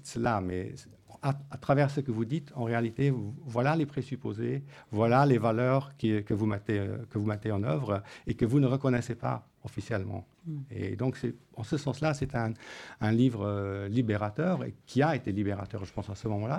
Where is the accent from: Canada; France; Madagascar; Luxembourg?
Luxembourg; Je suis originaire du Luxembourg, donc en plus je l'ai découvert en allemand.